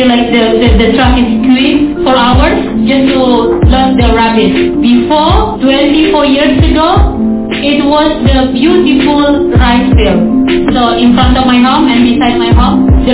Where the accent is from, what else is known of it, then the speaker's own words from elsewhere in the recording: Bantar Gebang, West Java, Indonesia; I grew up in Bantar Gebang.